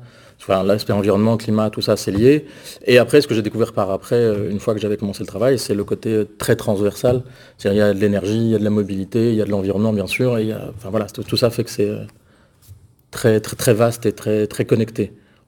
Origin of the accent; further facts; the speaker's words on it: France; moved away as an adult; now in Belgium; je suis français de base. Je suis arrivé en Belgique il y a 20 ans maintenant pour faire une thèse à l'Université catholique de Louvain.